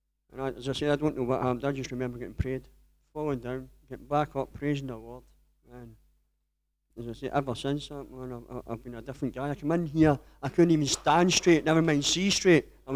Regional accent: Scotland, United Kingdom; moved away; I came from Scotland about 3.

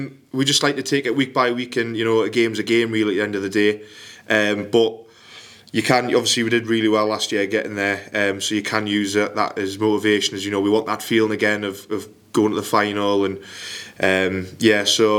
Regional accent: Scotland, United Kingdom; born there; Yeah, obviously I was born in Scotland myself

